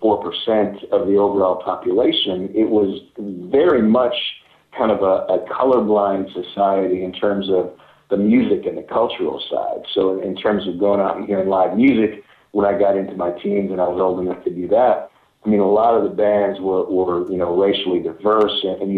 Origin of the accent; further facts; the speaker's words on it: Maplewood, Minnesota, United States; also born or lived in St. Paul; Born and raised in St. Paul, Minnesota. Actually, technically, we moved to the suburbs of St. Paul when I was in fourth grade, so I grew up in a little town called Maplewood.